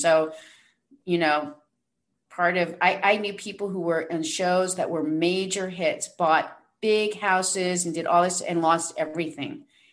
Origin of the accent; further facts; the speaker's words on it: New York, United States; Well, it took me a long time to splurge because I came from New York